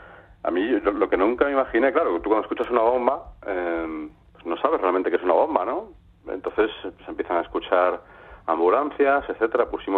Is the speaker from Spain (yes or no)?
yes; Las Palmas, Canary Islands, Spain; born there; yo es que soy africano, claro, yo nací en Las Palmas. Geográficamente soy africano